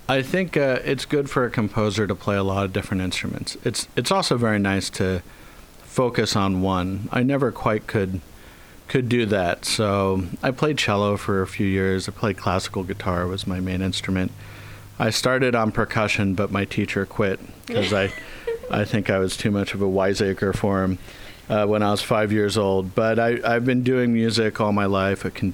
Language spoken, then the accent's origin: English; Doylestown, Pennsylvania, United States; also born or lived in New York City / Vienna; And I hail from Pennsylvania, north of Philadelphia, called Doylestown. And lived in New York City then for high school.